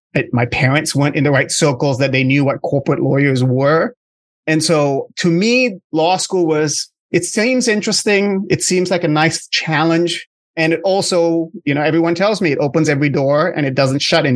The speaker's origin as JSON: {"language": "English", "country": "Singapore", "tie": "born or raised there", "moved": "as an adult", "lives_now": "United States", "said": "I grew up in Singapore, came to the US for college in the late 80s, met the love of my life in college, and we've been together ever since."}